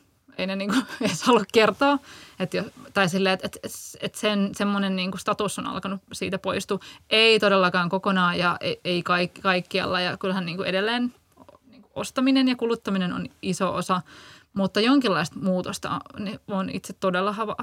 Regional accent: Turku, Southwest Finland, Finland; Mä muistan, että mä oon Turusta

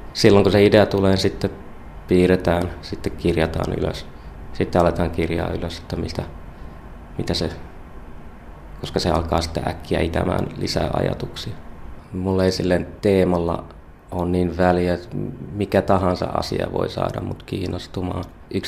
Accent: Nakkila, Satakunta, Finland; Mä oon kotoisin Nakkilasta.

